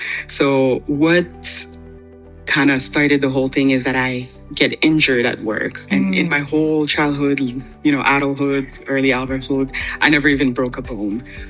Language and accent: English; Canada; because as a Canadian, you can live 6 months there and 6 months in Canada.